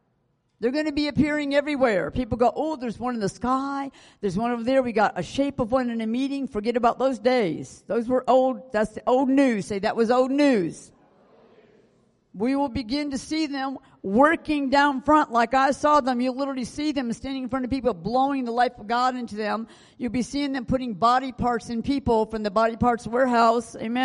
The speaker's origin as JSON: {"language": "English", "country": "United States", "said": "I'm from America. I talk about America because this is where I live."}